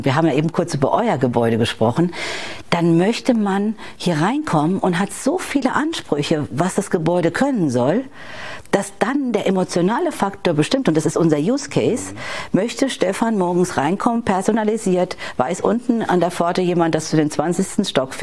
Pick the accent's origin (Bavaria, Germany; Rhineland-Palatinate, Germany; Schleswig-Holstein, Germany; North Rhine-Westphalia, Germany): Rhineland-Palatinate, Germany; born there; ich komme ja gebürtig aus Rheinland-Pfalz